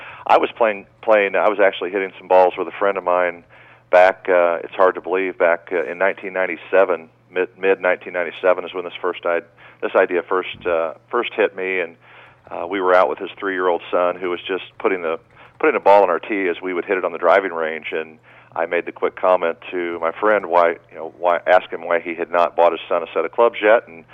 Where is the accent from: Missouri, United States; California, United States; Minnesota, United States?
Missouri, United States; I'm a Midwesterner, so to speak. I grew up in a small town in Missouri